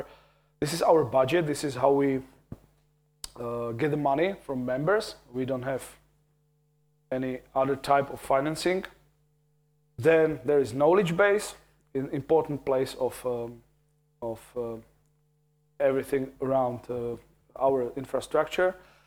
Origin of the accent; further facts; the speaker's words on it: Liberec, Liberec Region, Czechia; It has been made in Liberec, so, and I'm from Liberec, I'm your neighbor, so please.